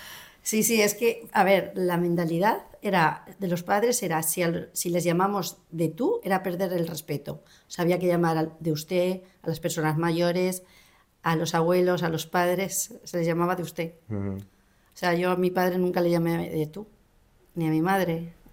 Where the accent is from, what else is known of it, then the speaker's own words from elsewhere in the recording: Castilla-La Mancha, Spain; born there; moved away; also born or lived in Valencia; que nací en un pueblo de Cuenca